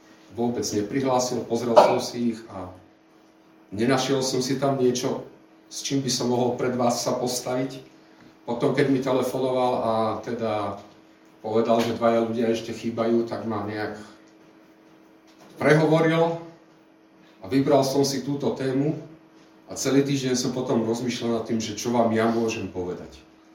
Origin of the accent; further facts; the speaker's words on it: Čepčín, Žilina Region, Slovakia; Ja som vyrastal v malom Čepčine a tam nie je kostol.